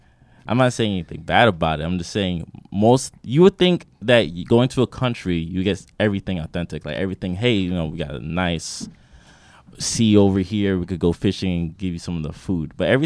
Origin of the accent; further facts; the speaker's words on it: New York City, New York, United States; Like, oh, I'm from Hollis, Queens out here, you know?